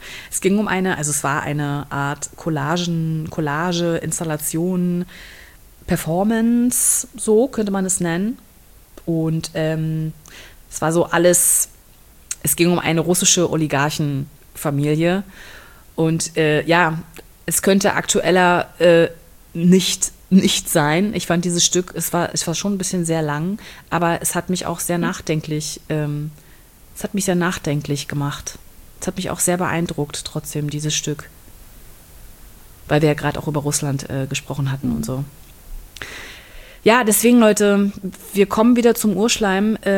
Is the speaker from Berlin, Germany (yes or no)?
yes; Berlin, Germany; weil Berlin ist meine alte Heimat und ich freue mich auch auf meine Familie.